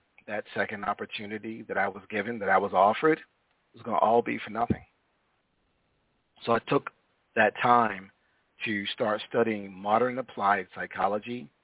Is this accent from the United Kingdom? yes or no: no; Baltimore, Maryland, United States; So I grew up in Baltimore City in a place called Northwest Baltimore, or Garrison, the Garrison area, also called Hanlon Park.